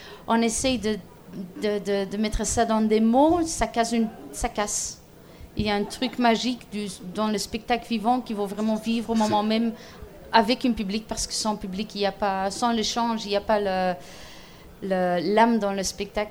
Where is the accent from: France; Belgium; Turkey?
Belgium; born there; c'est dans le village où je suis née, en Belgique.